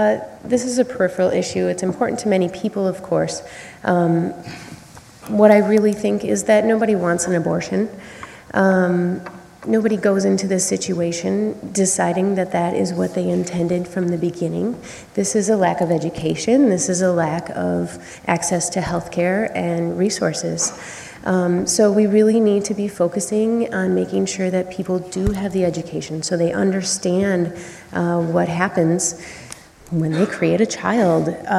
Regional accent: Wisconsin, United States; I grew up on the Wisconsin River, and I think we can all remember when nobody could swim in the Wisconsin River

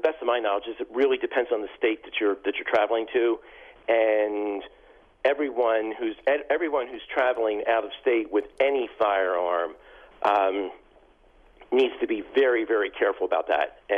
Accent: Virginia, United States; It's also true here in my home state of Virginia

